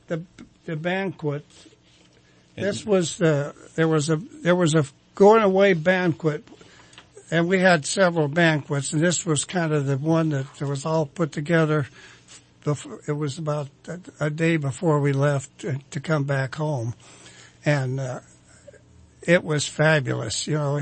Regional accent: Medford, Oregon, United States; moved away as an adult; No, I'm from Medford, Oregon, but I came over to teach school in the Cascade School District. But I am 48 years here now.

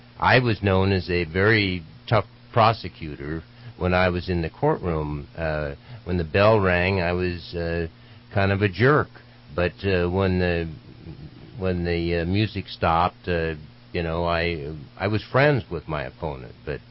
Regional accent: Redding, California, United States; And I was born and raised in Shasta County, and it was 10,000 people lived in Redding when I was growing up

